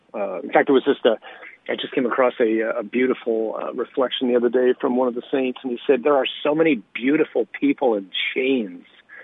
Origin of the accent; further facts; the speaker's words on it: Birmingham, Michigan, United States; So I'm the youngest of five kids, grew up in Birmingham, Michigan, which is a suburb of Detroit.